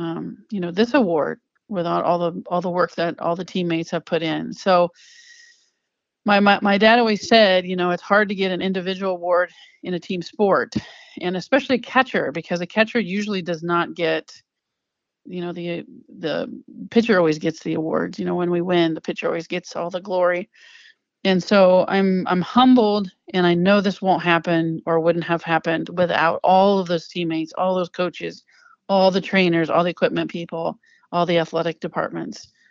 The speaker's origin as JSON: {"language": "English", "town": "Sully", "region": "Iowa", "country": "United States", "tie": "born or raised there", "said": "It was an hour and a half, hour and 45 minutes away from my house where I grew up in Sully."}